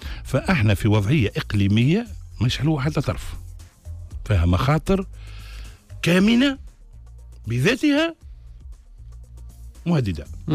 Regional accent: Tunisia; منطلق انا وطني ولد البلاد هذه وانا تونسي وعندي شويه تجربه تاهلني باش نقول الكلام هذا، لاني عشرت الازمات اللي صارت في بلادنا في السياسه من منتصف السبعينات

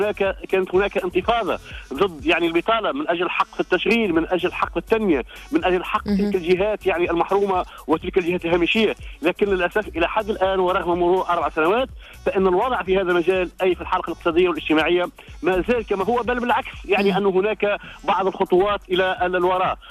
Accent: Tunisia; بالنسبة لنا كتونسيين

